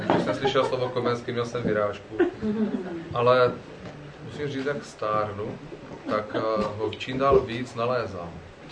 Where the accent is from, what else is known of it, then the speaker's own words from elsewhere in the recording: Nivnice, Zlín Region, Czechia; born there; ačkoliv jsem se narodil v Nivnici, což je vlastně na Slovácku.